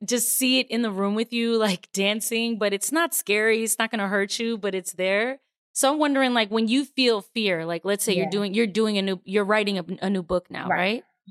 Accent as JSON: {"language": "English", "region": "Florida", "country": "United States", "tie": "born or raised there", "lives_now": "Georgia, United States", "said": "I grew up in Florida my entire life where there are no seasons and everything."}